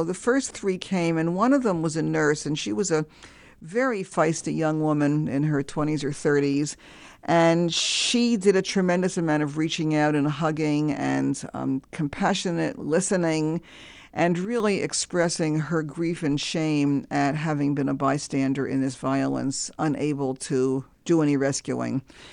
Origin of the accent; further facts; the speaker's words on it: United States; I feel that as an American